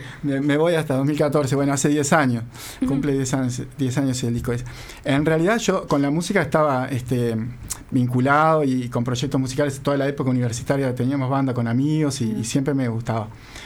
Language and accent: Spanish; Trinidad, Flores, Uruguay; also born or lived in Montevideo; yo me crié en el campo, viví muchos años también toda la infancia y adolescencia en Trinidad, en Flores, después para Montevideo